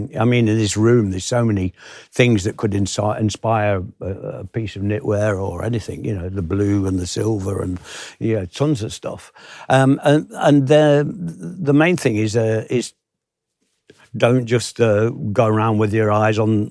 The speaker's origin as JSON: {"language": "English", "town": "Nottingham", "region": "East Midlands", "country": "United Kingdom", "tie": "born or raised there", "said": "He was the founder member of the Beeston Camera Club, which is just outside of my hometown in Nottingham."}